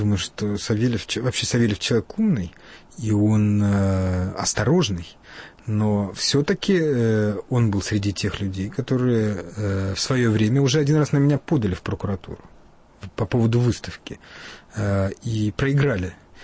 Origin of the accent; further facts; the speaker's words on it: Moldova; Я сам родом из Молдавии, и там всплеск национализма был огромный.